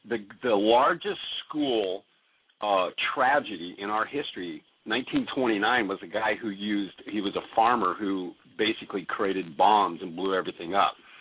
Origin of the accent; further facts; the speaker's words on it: Alaska, United States; I'm from Alaska.